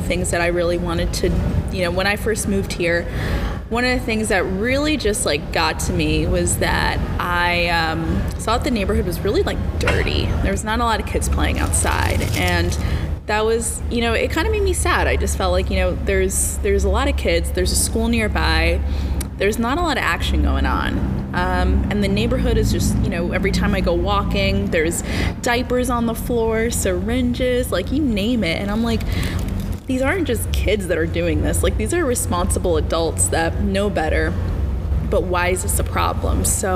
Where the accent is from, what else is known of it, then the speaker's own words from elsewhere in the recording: Jersey City, New Jersey, United States; now in Bushwick, United States; North Jersey. I grew up in Jersey City. I moved to the suburbs. So I say that, you know, I'm a born and bred Jersey girl.